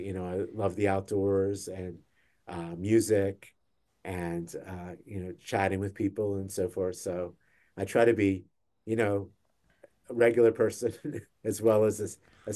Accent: Philadelphia, Pennsylvania, United States; since I'm a Philadelphian

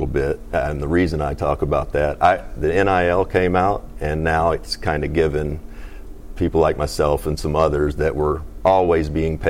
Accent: Owensboro, Kentucky, United States; I'm from Kentucky. I'm a Kentuckian. I grew up in Owensboro.

